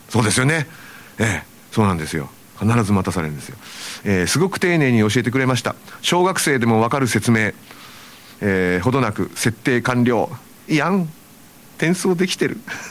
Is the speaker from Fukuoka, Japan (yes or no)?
yes; Hakata, Fukuoka, Japan; 次はいよいよ私の地元博多でのファンクラブイベントです。